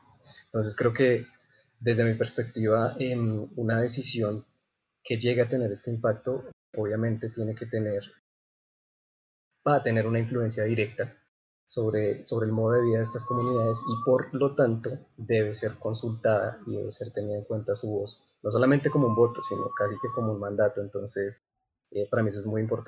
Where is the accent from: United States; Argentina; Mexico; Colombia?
Colombia; esa es una experiencia maravillosa que nosotros como colombianos me parece muy válido que tendríamos